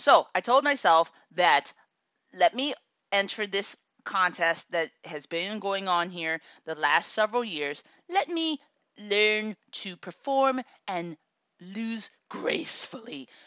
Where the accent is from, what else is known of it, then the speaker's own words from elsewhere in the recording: Akron, Ohio, United States; know that … is from, oh yeah, you guessed it, Akron, Ohio? What a coinkydink. Right from my hometown.